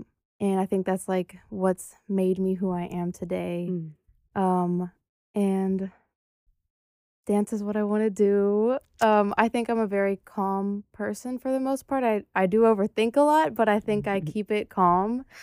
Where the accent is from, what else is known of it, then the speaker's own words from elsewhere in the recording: Memphis, Tennessee, United States; I'm from Memphis. I'm a dancer.